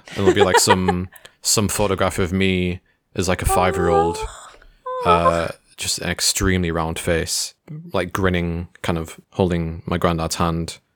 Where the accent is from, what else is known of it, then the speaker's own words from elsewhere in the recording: England, United Kingdom; I'm English, like born and raised